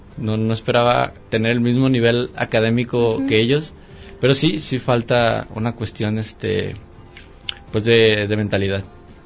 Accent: Mexico; Muestra la calidez que tenemos como mexicanos.

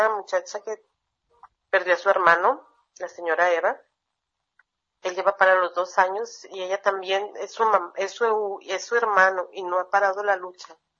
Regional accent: Guadalajara, Jalisco, Mexico; Yo soy de Guadalajara y mi familia vive en Guadalajara, yo vivo aquí con mis hijos aquí nacieron y con mi esposo, pero toda mi familia vive en Guadalajara.

